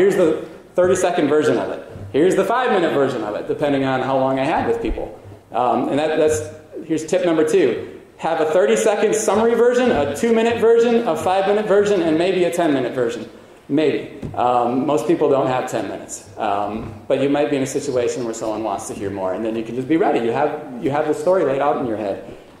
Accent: United States; It didn't matter that we grew up in America

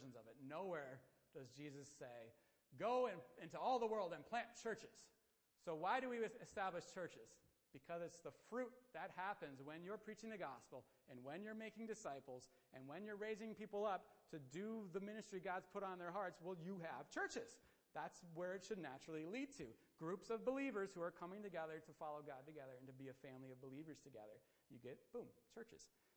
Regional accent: United States; now in Romania; We brought fruit snacks and nutty bars because I'm American. I need my junk food.

